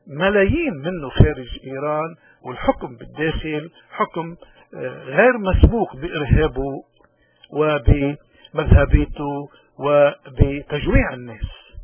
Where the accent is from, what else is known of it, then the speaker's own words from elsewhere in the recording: Lebanon; moved away; نحن كلبنانيين مغتربين نؤمن بشرعة حقوق الإنسان ودائما بالمبدأ ضد الإعدام وين ما كان